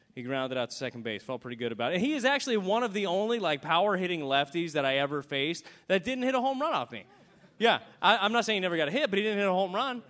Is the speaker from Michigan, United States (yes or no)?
no; Las Vegas, Nevada, United States; And I grew up born and raised in Las Vegas, Nevada.